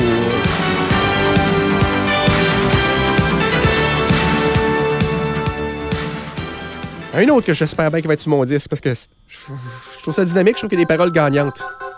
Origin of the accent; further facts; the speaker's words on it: Quebec City, Quebec, Canada; born there; Je suis né à Québec, moi, c'est pas rien.